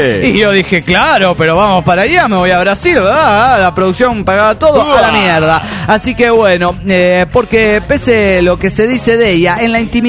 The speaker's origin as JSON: {"language": "Spanish", "country": "Argentina", "said": "de Argentina"}